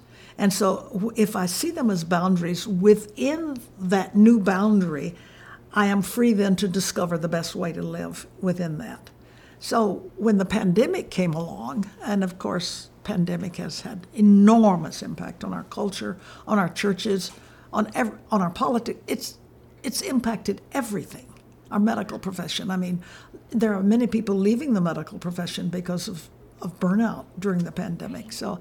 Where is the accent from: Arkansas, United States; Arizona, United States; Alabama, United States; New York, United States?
Alabama, United States; also born or lived in Asia; I grew up in Alabama, found my way eventually to Anderson College, married the love of my life